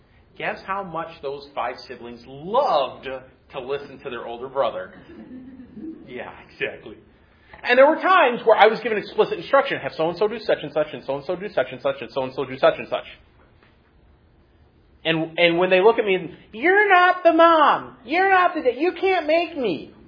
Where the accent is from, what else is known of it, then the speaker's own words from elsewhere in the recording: Michigan, United States; As you all know, we're from Michigan. Canada's close.